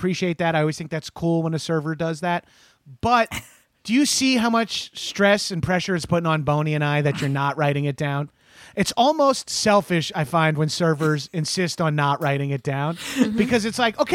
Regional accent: New York, United States; And I'm from New York, so I am very familiar with moist cakes.

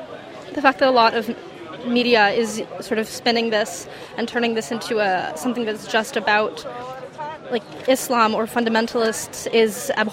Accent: Honolulu, Hawaii, United States; now in New York City, United States; I'm originally from Honolulu, Hawaii.

